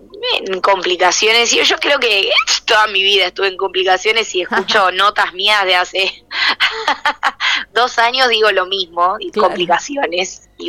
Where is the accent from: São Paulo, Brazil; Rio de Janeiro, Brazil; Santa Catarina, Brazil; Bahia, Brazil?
Bahia, Brazil; Arraial d'Ajuda; Spanish is a second language; en Arraial de Ayuda lo hice, o sea, donde yo nací, lo hice ahí en un lugar y la gente toda que me vio crecer